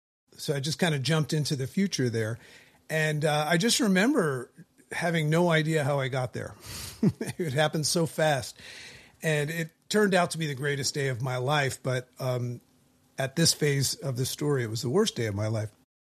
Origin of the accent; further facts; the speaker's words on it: East Coast, United States; We're from the East Coast, and we're freezing our butts off right now.